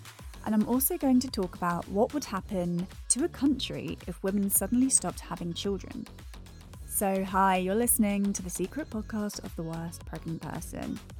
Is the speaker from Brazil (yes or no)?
no; London, United Kingdom; I'm actually from London, so this is my hometown. I didn't grow up wealthy. I'm from a single parent family